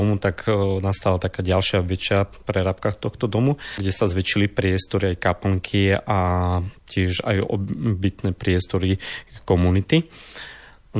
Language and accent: Slovak; Humenné, Prešov Region, Slovakia; Tak pochádzam z tohto prostredia. Narodil som sa v Humennom a chodil som tu k Salesianom ako stredoškolák do tohto diela. Ale potom som bol 25 rokov preč.